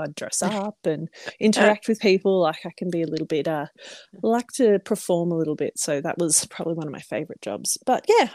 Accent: Victoria, Australia; I am Australian, obviously.

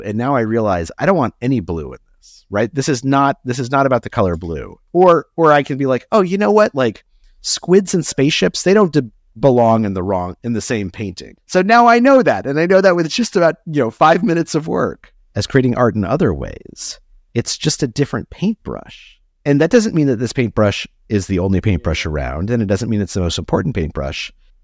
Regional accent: United States; you grew up, I assume, overseas, and I grew up in the United States.

